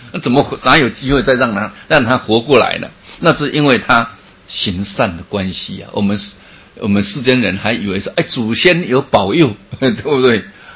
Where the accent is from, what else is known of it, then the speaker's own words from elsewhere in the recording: Taiwan; 哎，我们台湾人 也很不得了